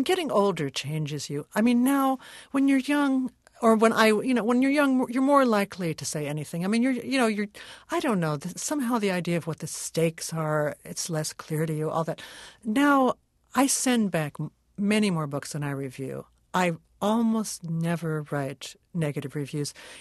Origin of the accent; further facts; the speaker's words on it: Brooklyn, New York, United States; I grew up in Brooklyn, and in my neighborhood, there was still, you know, Brooklyn, the city of churches.